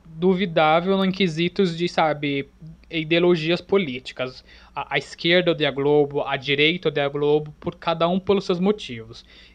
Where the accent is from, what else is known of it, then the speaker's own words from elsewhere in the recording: São Paulo, Brazil; que sou de São Paulo